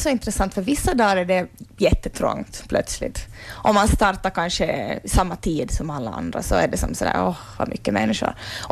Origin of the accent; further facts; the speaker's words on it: Sundom, Ostrobothnia, Finland; men jag är ju från Sundom, så jag gick liksom runt Södra Fjärden.